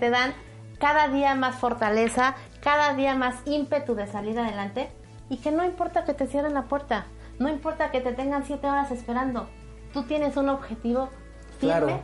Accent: Mexico; yo soy mexicana, pero pues mi ascendencia es libanesa

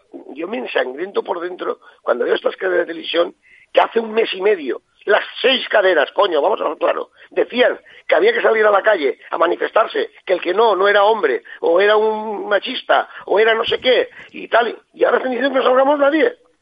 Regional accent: Valencian Community, Spain; Yo vivo en España y en Valencia, y soy español y valenciano, y quiero solucionar mi problema.

